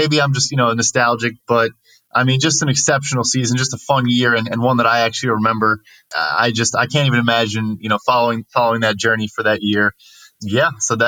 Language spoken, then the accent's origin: English; Chicago, Illinois, United States; So I'm born and raised in Chicago. So, you know, very simple. I support all Chicago teams.